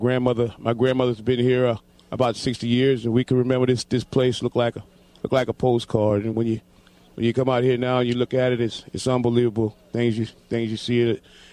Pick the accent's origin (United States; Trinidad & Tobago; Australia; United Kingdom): United States; New Orleans, Louisiana; Actually, I'm from New Orleans.